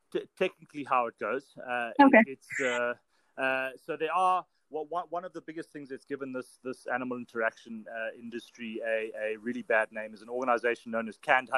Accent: Zimbabwe; I am born and bred in Zimbabwe, lived here my whole life.

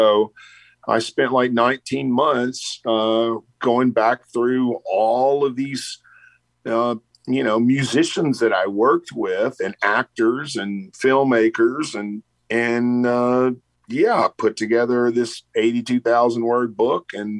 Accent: Texas, United States; now in Austin, United States; I grew up on the Texas Louisiana border. I've been living in Austin forever, for 25 years, but I grew up on the Texas Louisiana border, and it was a gumbo of music.

